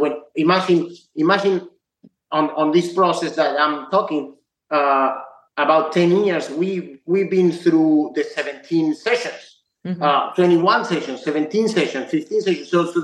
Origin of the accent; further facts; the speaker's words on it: France; English is a second language; now in United States; And so in France was always, I grew up in France. So my vision was France, obviously smaller country.